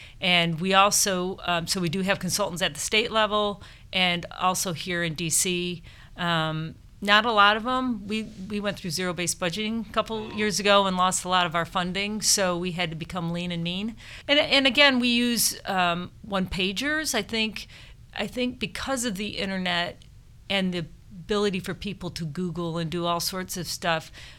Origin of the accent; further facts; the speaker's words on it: Michigan, United States; I grew up in Michigan and started doing, I was a political science major out of Michigan State